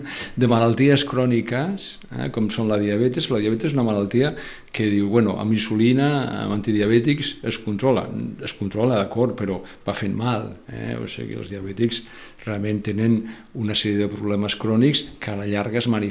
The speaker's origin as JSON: {"language": "Catalan", "town": "Lleida", "region": "Catalonia", "country": "Spain", "tie": "born or raised there", "also_born_or_lived": "Huelva", "said": "Jo vaig néixer a Huelva, però vaig arribar a Catalunya en un mes i mig."}